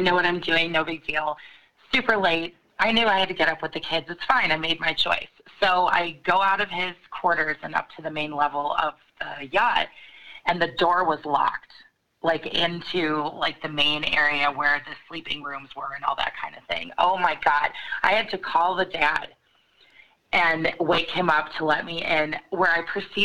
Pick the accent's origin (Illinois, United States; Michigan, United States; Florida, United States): Illinois, United States; Chicago; I'm from Chicago, and I got out of college